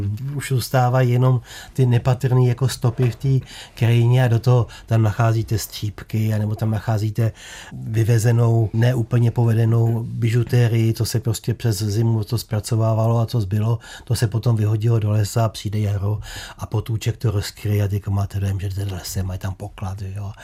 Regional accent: Kladno, Central Bohemian Region, Czechia; Já jsem z Kladna, ale moje babička z tátovy strany, maminka jeho, byla sudetská Němka od Rumburka.

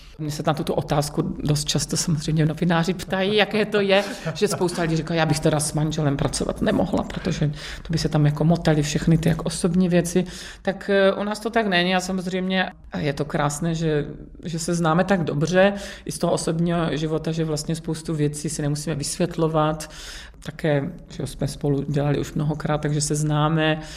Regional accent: Brno, South Moravian Region, Czechia; která jsem vyrůstala v Brně a vlastně na Moravě ta lidová píseň byla ještě

